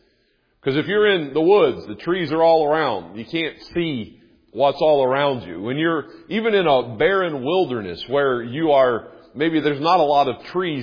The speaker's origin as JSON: {"language": "English", "region": "North Carolina", "country": "United States", "tie": "born or raised there", "said": "Maybe if it's like where I am, where I grew up in North Carolina with a lot of mountains"}